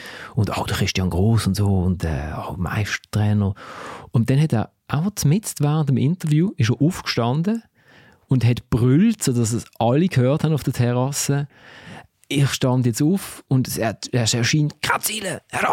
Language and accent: German; Switzerland; ich bin jetzt als Schweizer Journalist und jetzt muss ich da wieder abzotteln als Verlierer.